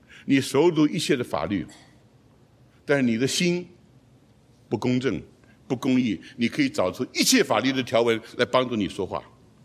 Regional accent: China; 我们中国人有个名词叫做送棍，有恶劣的律师。

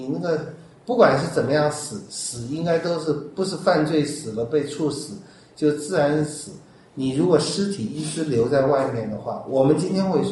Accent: China; 我们中国人有一些很坏的习惯

